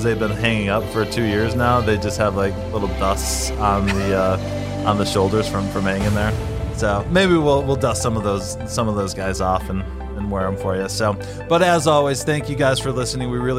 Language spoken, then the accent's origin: English; United States; So I'm an American. I live in America. I want all Americans to prosper.